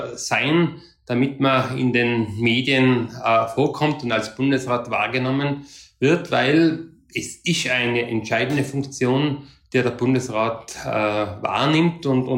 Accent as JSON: {"language": "German", "region": "Tyrol", "country": "Austria", "said": "Und ich komme aus Tirol, wo der Tourismus eine ganz entscheidende Rolle spielt."}